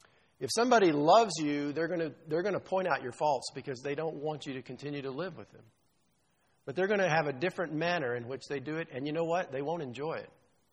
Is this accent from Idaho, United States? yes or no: no; Texas, United States; I grew up in South Texas.